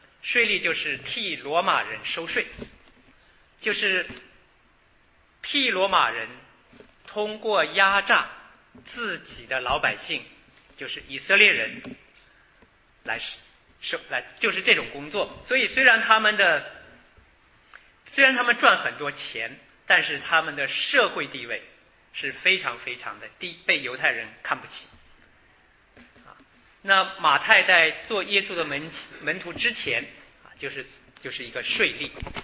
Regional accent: Harbin, Heilongjiang, China; moved away as an adult; also born or lived in Changchun / Suzhou; now in United States; 虽然我是从大陆来的，但是大家基本上看不出我是东北人。我是这个从小在哈尔滨长大，后来呢到长春念书，长春念书了之后留在学校工作了两年，后来因为结婚了，所以呢又调动工作到苏州，在苏州工作两年之后到美国

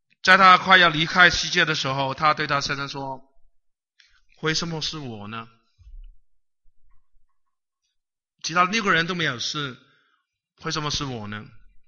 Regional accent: Guangdong, China; 我们广东人说就像一个死的猫哈

